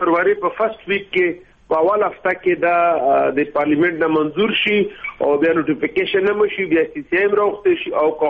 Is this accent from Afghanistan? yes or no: no; Khyber Pakhtunkhwa, Pakistan; زه د خیبر یم